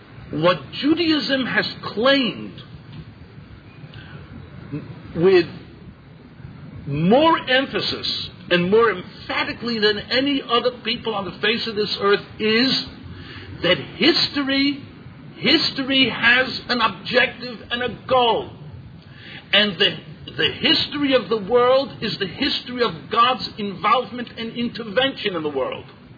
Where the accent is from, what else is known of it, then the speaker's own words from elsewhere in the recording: United States; You know, I'm an American.